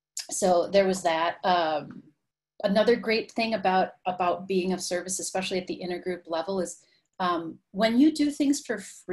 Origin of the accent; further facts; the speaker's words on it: Midwest, United States; I'm from the Midwest. I'm from an area where people, that's some throw down stuff.